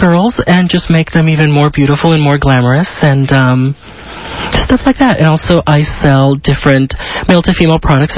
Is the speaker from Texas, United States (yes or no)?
yes; El Paso, Texas, United States; also born or lived in Veracruz, Mexico; now in Houston, United States; I was born in Mexico, in Veracruz, Mexico, and then grew up in El Paso, and now I'm in Houston.